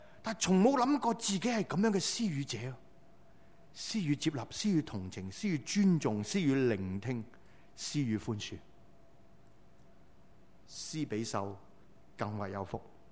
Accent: China; 何况吃我们中国人的百鸟归巢

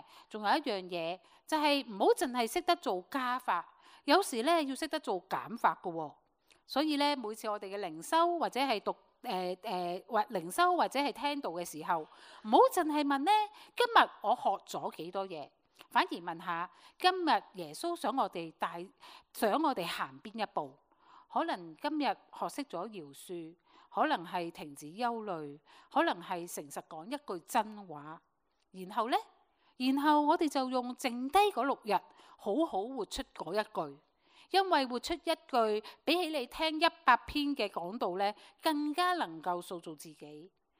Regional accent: Hong Kong; 我们香港人来的嘛

